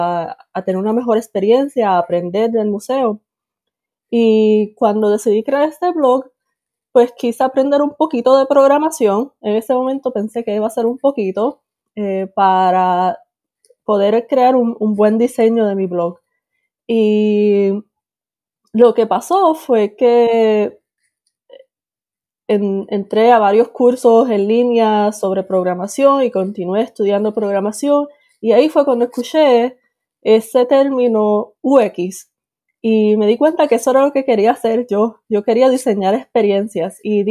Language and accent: Spanish; Puerto Rico; moved away as an adult; now in United States; Pues yo nací en Puerto Rico, estuve viviendo ahí hasta mis 18 años y luego decidí que iba a estudiar en Estados Unidos.